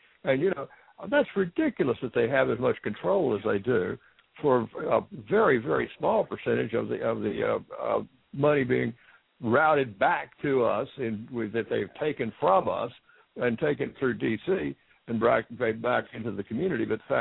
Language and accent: English; Arkansas, United States; You know, I was born and brought up in Arkansas, and we were very much a states' rights type of organization there always.